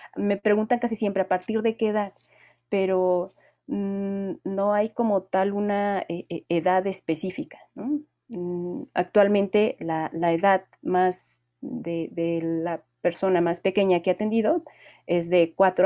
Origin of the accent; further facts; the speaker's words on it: León, Guanajuato, Mexico; moved away as an adult; now in Mexico City, Mexico; yo soy originaria de León, Guanajuato. Ahí pasé toda mi infancia y parte de mi adultez, y vivo actualmente y doy consulta en la Ciudad de México ya desde hace unos 12 años